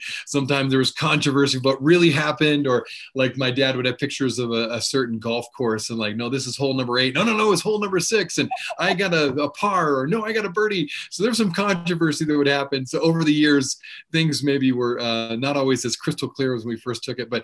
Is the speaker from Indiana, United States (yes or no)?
yes; Columbus, Indiana, United States; born there; So I was born in Columbus, Indiana. It's a town just south of Indianapolis.